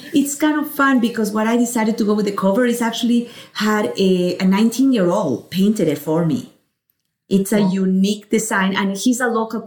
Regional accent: Ecuador; Actually, I grew up in Ecuador. As you know, Ecuador is a pretty small country. It's a beautiful country, though. It's actually the size of Colorado

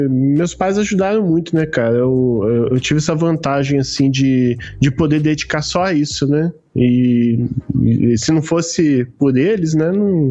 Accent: Rio de Janeiro, Brazil; eu pequenininho, eu nasci no Rio de Janeiro, né, na capital.

